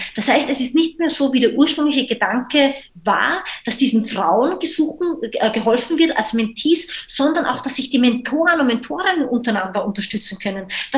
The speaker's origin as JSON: {"language": "German", "country": "Austria", "tie": "born or raised there", "lives_now": "Berlin, Germany", "said": "ich bin 38 Jahre, bin gebürtige Österreicherin, lebe aber jetzt mittlerweile schon seit mehr als 10 Jahren in Berlin"}